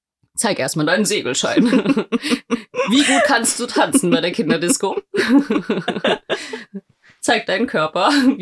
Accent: Vienna, Austria; ich bin ja in Wien aufgewachsen

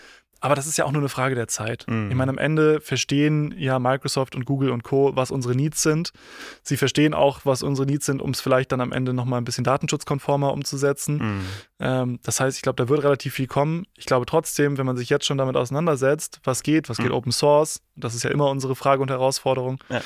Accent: Munich, Bavaria, Germany; ich komme aus München

